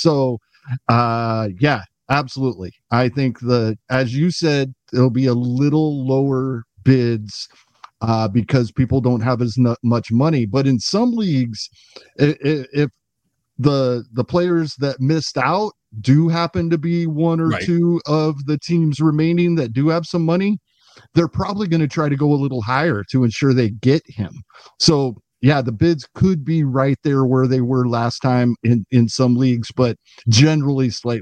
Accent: Midwest, United States; I grew up in the Midwest. Kansas City was 2.5 hours away. Even Denver was 8 hours away.

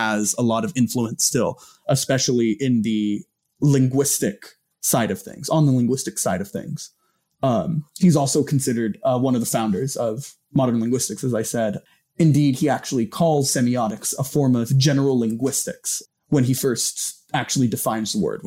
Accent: Visalia, California, United States; Yep, my hometown.

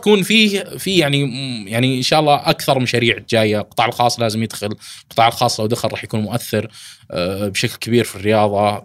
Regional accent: Saudi Arabia; أفضل نموذج لنا كسعوديين لموضوع الخصخصة نموذج الإسباني

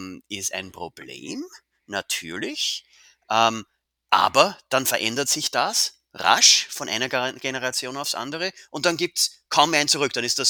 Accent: Amstetten, Lower Austria, Austria; ich komme tatsächlich aus Amstetten, Niederösterreich ursprünglich.

